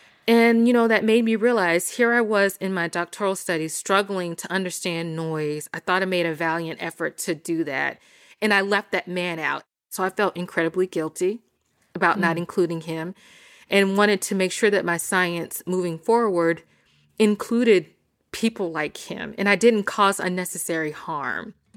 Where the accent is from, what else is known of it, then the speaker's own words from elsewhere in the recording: Jackson, Mississippi, United States; So I was actually born and raised in Jackson, Mississippi. I grew up incredibly poor.